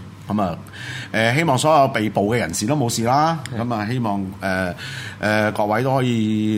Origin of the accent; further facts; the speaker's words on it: Hong Kong; 我哋系香港人，香港人就系有呢一种，系基于香港人嘅特质，系基于我哋呢一个地方嘅命运相连